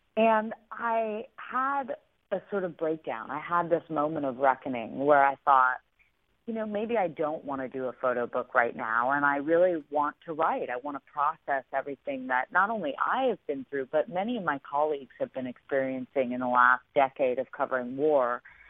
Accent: Westport, Connecticut, United States; I grew up in Westport, Connecticut

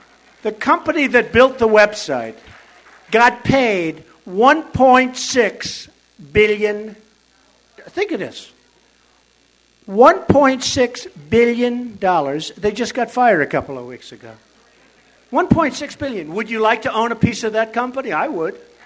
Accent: New York, United States; And I go and I talk, I'm from New York, and people say, that's great, but I hear you have problems.

